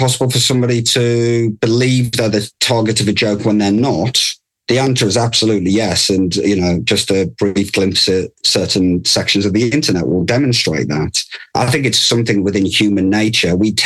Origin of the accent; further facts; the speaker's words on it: England, United Kingdom; As an Englishman, we've got a long-running rivalry with our neighbour, France.